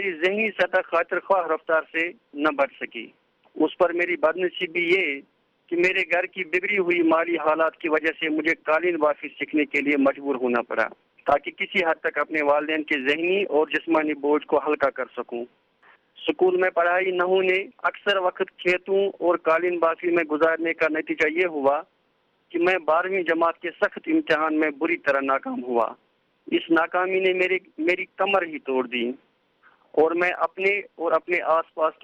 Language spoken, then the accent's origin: Urdu; Jammu and Kashmir, India; میں جموں کشمیر کے ایک دور افتادہ گاؤں جس کا نام آگر دانگر پورا ہے, میں 1981 عیسوی میں پیدا ہوا.